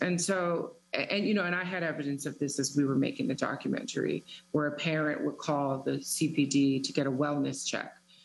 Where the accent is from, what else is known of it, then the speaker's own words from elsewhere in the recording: Detroit, Michigan, United States; I have been Black my whole life. I'm from Detroit.